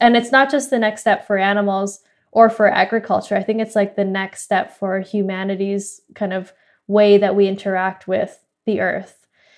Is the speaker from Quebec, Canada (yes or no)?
no; Edmonton, Alberta, Canada; I grew up here in Edmonton, Alberta, where I'm calling in from today, and we are known for oil and gas and cattle ranching.